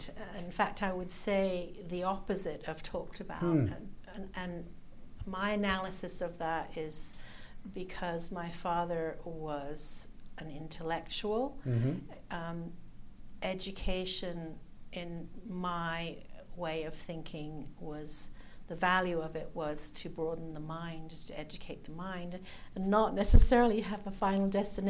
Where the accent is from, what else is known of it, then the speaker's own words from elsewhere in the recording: England, United Kingdom; now in United States; I grew up primarily in England, in Europe. Although I am an American citizen